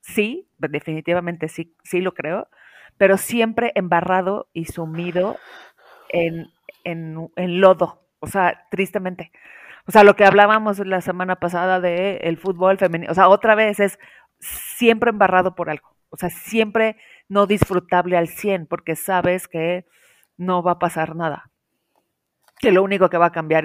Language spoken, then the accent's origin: Spanish; Mexico; Lo triste es que no estamos preparados como mexicanos para exigir algo a nuestros presidentes.